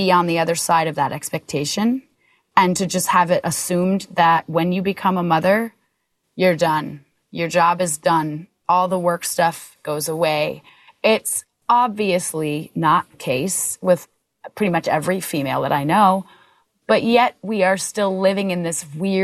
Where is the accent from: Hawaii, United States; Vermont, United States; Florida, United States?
Vermont, United States; Growing up in Vermont, it's just not done.